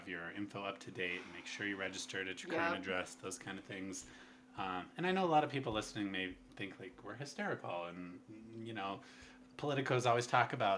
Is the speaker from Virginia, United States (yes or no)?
no; Culbertson, Montana, United States; now in Missoula, United States; So I'm from Culbertson over in northeastern Montana, and I live in Missoula now.